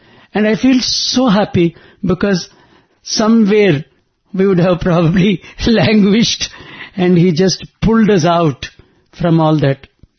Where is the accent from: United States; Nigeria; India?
India; Vizianagaram, Andhra Pradesh; So I go to my hometown, which is Vijayanagaram those days.